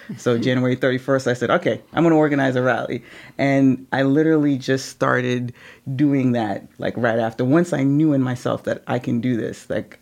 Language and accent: English; New York City, New York, United States; So I'm originally from New York City, moved up here about a decade ago